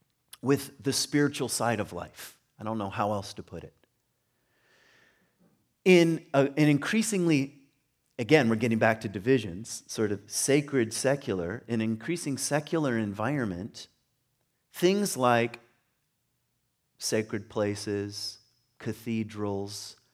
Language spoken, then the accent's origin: English; Lynchburg, Virginia, United States; Now, I went to a Baptist church growing up in Lynchburg, Virginia.